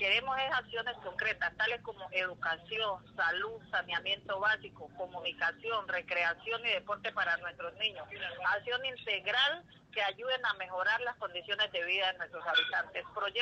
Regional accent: Colombia; ese derecho principal y fundamental que tenemos como seres humanos, como colombianos.

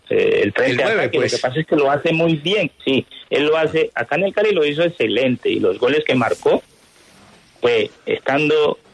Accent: Argentina; siendo compatriota de él, siendo paisano, otro argentino

